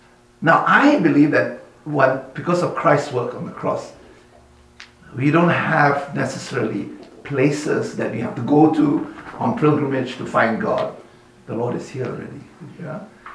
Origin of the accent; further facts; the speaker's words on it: Malaysia; I come from Malaysia, and we have a lot of kind of animism, where sometimes there are spirits that dwell in trees.